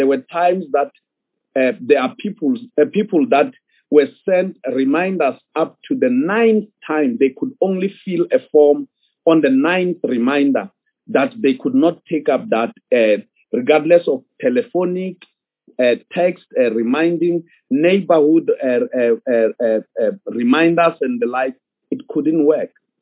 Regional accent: Western Cape, South Africa; told them that I'm from Nyanga and Langa

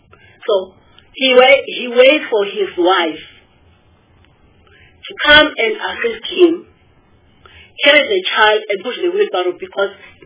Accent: KwaZulu-Natal, South Africa; I greet that person in isiZulu, because I'm from KwaZulu-Natal and this woman is in KwaZulu-Natal.

